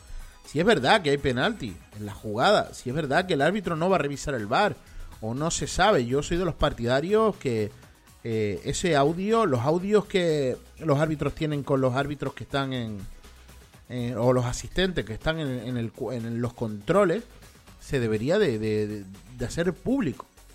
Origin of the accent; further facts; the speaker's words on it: Spain; yo sé que yo soy español, soy de aquí de España